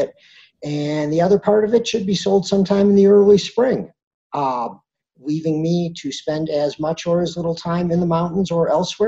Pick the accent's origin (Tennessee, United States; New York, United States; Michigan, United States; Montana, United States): Michigan, United States; Detroit; moved away; Sure. Well, I moved to Colorado back in 1981. I'm originally from the Midwest, from the Detroit area. Fell in love with things out here.